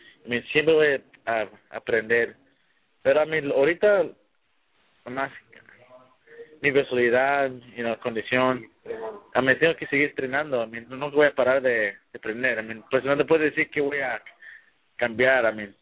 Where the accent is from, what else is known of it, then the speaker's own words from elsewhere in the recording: Washington, United States; Quieren hacerle en donde soy yo, de Washington State.